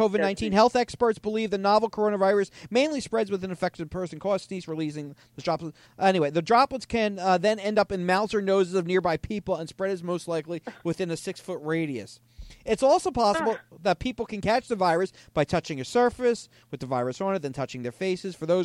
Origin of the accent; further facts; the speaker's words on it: United States; I'm an American. I can fart. My ancestors fought for farting in this country, boy.